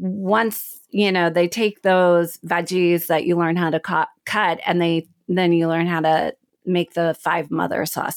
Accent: Oklahoma City, Oklahoma, United States; I was pretty confused in my younger life about which direction. I'm from the Midwest.

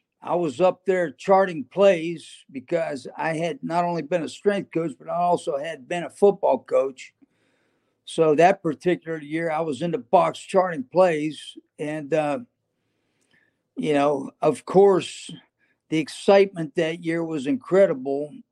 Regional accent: Pennsylvania, United States; You know, I grew up like that in Western Pennsylvania.

